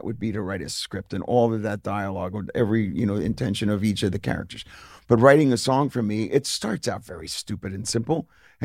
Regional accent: New Jersey, United States; And at the time, growing up in New Jersey was very different than being in Los Angeles or Manhattan

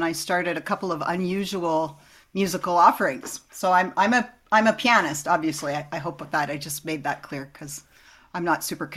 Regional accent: Canada; also born or lived in United States; So long story short, I'm Canadian. I grew up here mostly other than living in the States for a few years here and there. But I don't feel super Canadian because I was raised by Americans.

